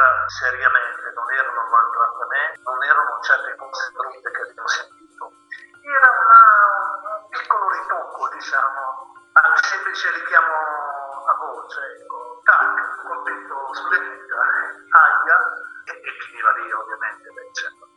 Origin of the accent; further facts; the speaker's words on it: Imperia, Liguria, Italy; Io tra l'altro sono nato in Liguria, dalle parti del festival, sono di Imperia e sono nato dalle parti del festival